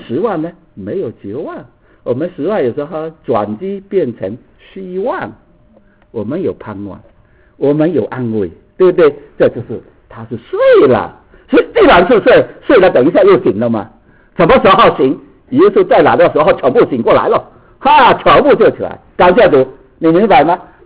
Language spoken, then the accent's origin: Chinese; Hong Kong; 阿姨，我从香港来